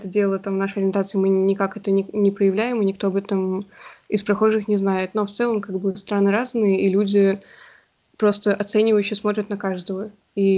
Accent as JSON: {"language": "Russian", "town": "Klaipėda", "region": "Klaipėda County", "country": "Lithuania", "said": "Из Клайпеды."}